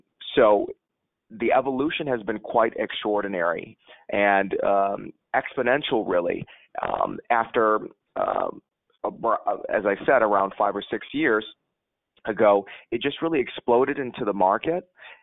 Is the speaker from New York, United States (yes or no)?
no; Chicago, Illinois, United States; moved away as an adult; also born or lived in California; now in Dubai, United Arab Emirates; Yeah, so actually I'm from Chicago, born and raised. I attended university in California, and I came to Dubai in 2008 in the midst of the financial crisis.